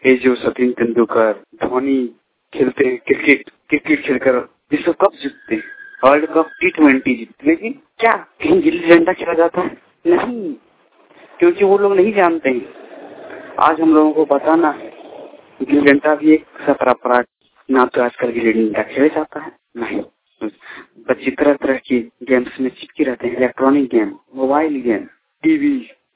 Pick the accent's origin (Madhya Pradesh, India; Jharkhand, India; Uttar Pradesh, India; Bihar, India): Jharkhand, India; Sirsa